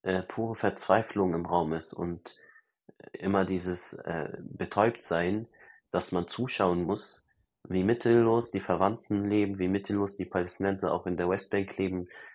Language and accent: German; Germany; Ich komme aus Deutschland, verdammt, ihr wisst, dass wir in Deutschland mehr verdienen.